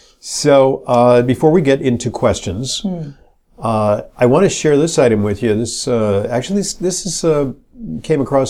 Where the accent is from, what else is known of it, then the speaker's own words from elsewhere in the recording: California, United States; moved away; I'm from California. I'm a California refugee, fled to the East Coast because I was suffering from terminal boredom in Southern California.